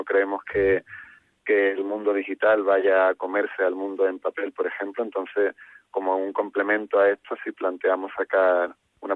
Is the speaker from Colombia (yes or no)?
no; Algeciras, Andalusia, Spain; los tres somos campogibraltareños.